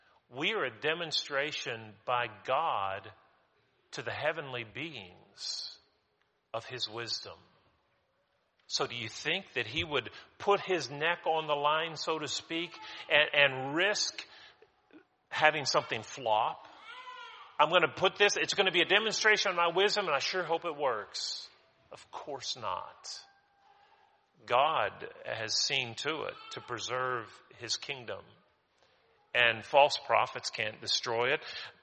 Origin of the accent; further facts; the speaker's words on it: United States; You know, I'm an American. I'm a proud American.